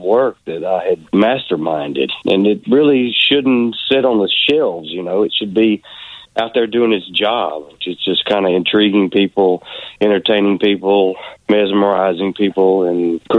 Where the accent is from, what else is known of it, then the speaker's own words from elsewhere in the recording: Mississippi, United States; Well, I grew up in folk tradition, you know, so I'm from Mississippi. I continue to reside in Mississippi.